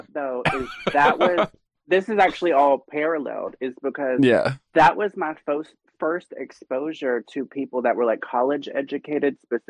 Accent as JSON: {"language": "English", "region": "Appalachia", "country": "United States", "tie": "born there", "said": "I'm Appalachian. I'm an Appalachian cutie. I was born an hour from where … grew up. So I'm very Appalachian pretty girl."}